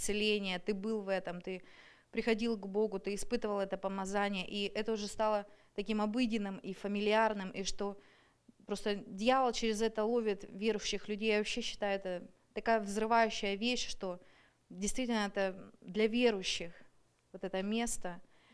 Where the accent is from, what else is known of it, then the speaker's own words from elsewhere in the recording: Everett, Washington, United States; я из Эверета.